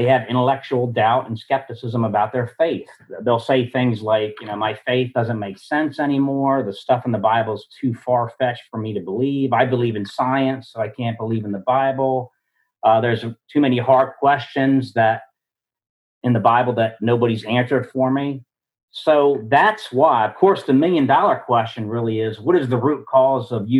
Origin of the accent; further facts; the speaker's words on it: Maryland, United States; So I grew up in Maryland. I never lived anywhere else.